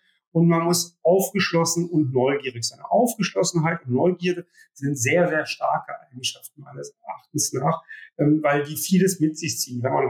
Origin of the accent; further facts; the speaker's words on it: Rhineland, Germany; Kulturell komme ich aus dem Rheinland, das ist ein bisschen, ist auch nicht ganz zu überhören in meinen Ausführungen